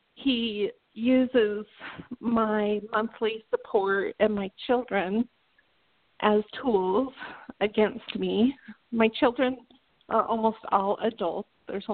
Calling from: Salt Lake City, Utah, United States; Hi, Ryan. … from Salt Lake City.

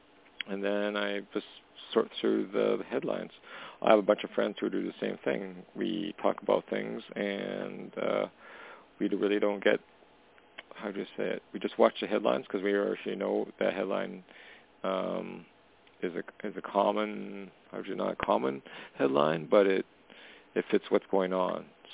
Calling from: Canada; calling from Canada.

